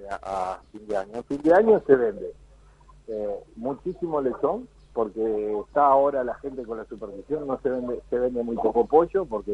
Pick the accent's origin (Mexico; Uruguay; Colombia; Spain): Uruguay; como somos los uruguayos